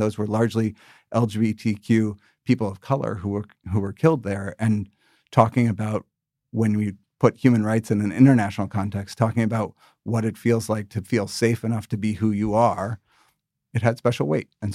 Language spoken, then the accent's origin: English; United States; as an American representing our country overseas, you feel both the tragedy of the loss of your fellow Americans